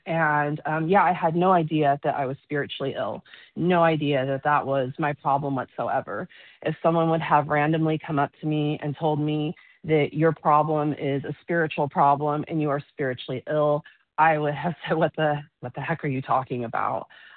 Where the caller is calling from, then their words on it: Lodi, California, United States; R-S. That's red, as in R as in red, and F as in falcon. And I am from Lodi, California.